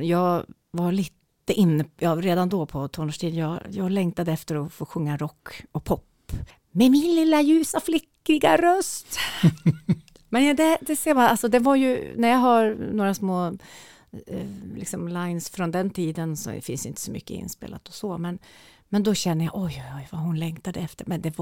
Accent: Njurunda, Västernorrland County, Sweden; jag är ju uppvuxen i Njurunda utanför, och sen så hade vi så otroligt mycket musik och sport och aktiviteter, så mina föräldrar, de valde att flytta in till stan, till Sjönsmån, som är kanske 10 minuter max från Sundsvall City då.

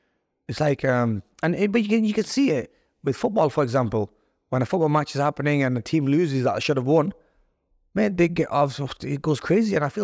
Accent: United Kingdom; because I'm a Muslim, I'm a Pakistani, and I'm a young lad, so they probably thought, who's this young Asian, British Pakistani kid.

